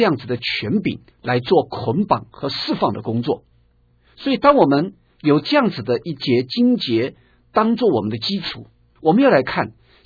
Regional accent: China; 我们中国人在谈到战争的时候，我们常常提到一句话

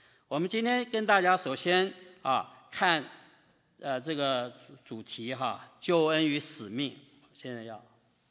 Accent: Taiwan; also born or lived in Nanjing, China; 我的父亲是安徽人，我母亲是南京人，我是在南京出生啊，两岁到台湾去的啊，所以你们可以大概知道我的年纪啊，所以1947年出生。1949年啊，到台湾去，在台湾成长啊，受教育啊。

